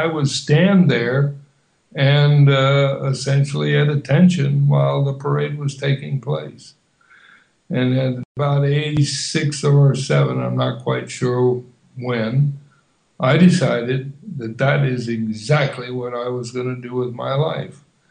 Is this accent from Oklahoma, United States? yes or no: yes; Fort Sill, Oklahoma, United States; born there; also born or lived in Philippines; And my life started started at Fort Sill, Oklahoma, which is where I was born. But 6 months later, I was in the Philippines because Dad was transferred